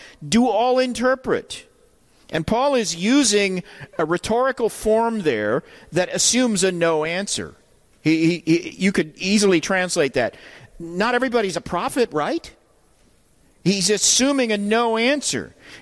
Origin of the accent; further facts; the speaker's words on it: Tulsa, Oklahoma, United States; And I grew up in Tulsa, Oklahoma, which is the home of Oral Roberts University and the headquarters of the charismatic movement.